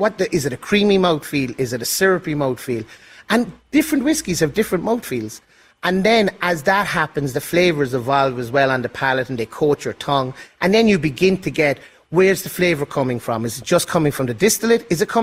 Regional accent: Cork, Munster, Ireland; it reminds me of as a child going into a sweet shop in my hometown of Cork City.

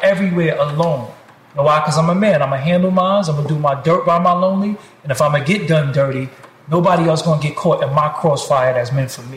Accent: Brooklyn, New York, United States; They ain't put no trumped up charges on me because I'm from Brooklyn.

